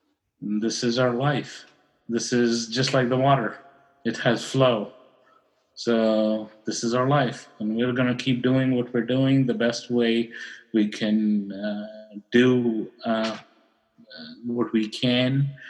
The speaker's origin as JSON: {"language": "English", "town": "Karachi", "region": "Sindh", "country": "Pakistan", "tie": "born or raised there", "said": "when I was growing up in Karachi. It would start raining in August, and it would rain till October, 3 months straight."}